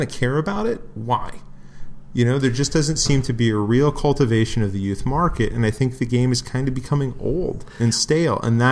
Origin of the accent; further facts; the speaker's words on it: Detroit, Michigan, United States; now in Chicago, United States; And I guess it just struck me when I came to Chicago, because growing up in Detroit, the Tigers were a bigger team than the Lions